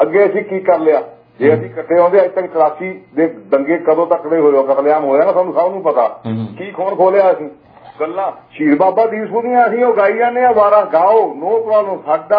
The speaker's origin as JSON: {"language": "Punjabi", "town": "Padhiana", "region": "Punjab", "country": "India", "tie": "born or raised there", "said": "ਮੈਂ ਆਪਣੇ ਪਿੰਡ ਦੀ ਗੱਲ ਕਰ ਰਿਹਾ, ਪਧਿਆਣਾ ਪਿੰਡ ਆ ਮੇਰਾ।"}